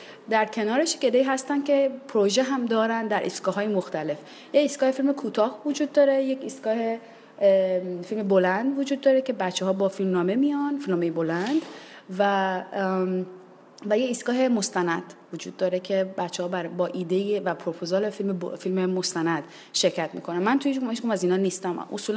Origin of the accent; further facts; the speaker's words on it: Shiraz, Fars, Iran; moved away as an adult; من شیرازی هستم